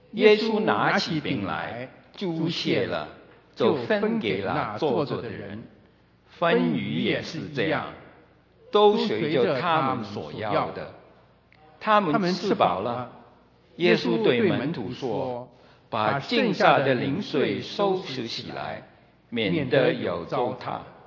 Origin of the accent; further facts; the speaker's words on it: China; 我哋中国人一定要食饭噶。